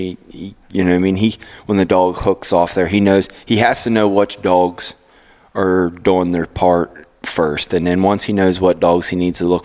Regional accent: Pennsylvania, United States; Now, I grew up in Pennsylvania, but my whole family was from West Virginia.

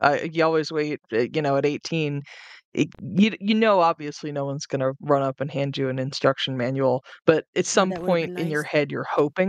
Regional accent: New Jersey, United States; I was raised Italian in New Jersey.

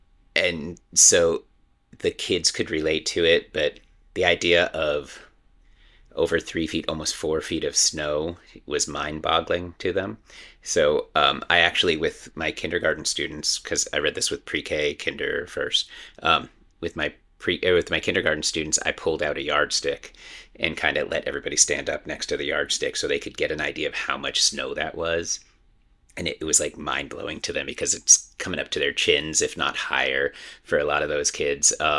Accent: New Hampshire, United States; also born or lived in Massachusetts; I grew up in New Hampshire and in the Massachusetts area.

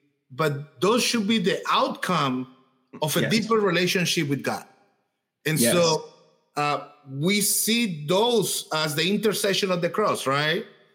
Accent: Colombia; I'm from Colombia. So my whole family is involved

